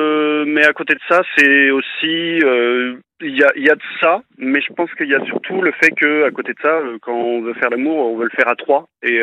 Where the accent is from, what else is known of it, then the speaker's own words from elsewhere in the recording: Paris, Île-de-France, France; Là, je vous parle de Bourgogne, mais je suis parisien, j'ai 32 ans.